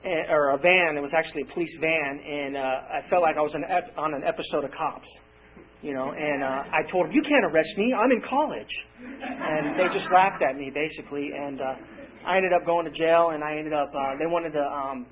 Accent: San Diego, California, United States; and I grew up in Claremont in San Diego here.

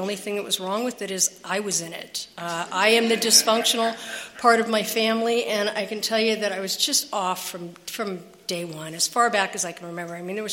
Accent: Escondido, California, United States; I'm from Escondido, like really from Escondido. I was born there, raised there, and have tried to escape twice, and I keep having to come back because Escondido sucks.

